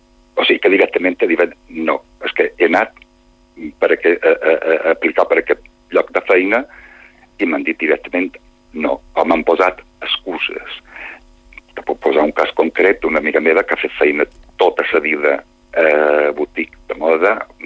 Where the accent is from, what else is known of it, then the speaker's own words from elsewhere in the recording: Sa Pobla, Balearic Islands, Spain; born there; moved away; jo he de dir que jo, malgrat vaig néixer a Sa Pobla, fa molts anys que no hi visc.